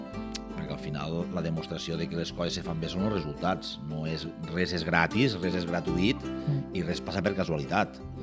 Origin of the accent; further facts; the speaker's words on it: L'Ampolla, Catalonia, Spain; Tranquil·la, jo soc de l'Ampolla, no em preocupes. Jo soc de l'Ampolla.